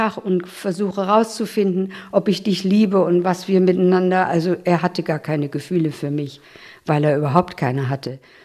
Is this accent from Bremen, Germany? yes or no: yes; Bremen, Germany; Wir sind beide aus Bremen